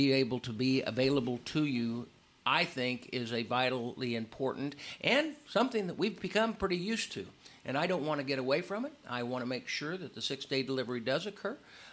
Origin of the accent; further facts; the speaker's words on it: Murphysboro, Illinois, United States; Like I said, I'm from Murfreesboro, which is 6 miles away from Carbondale, which is home for Southern Illinois University.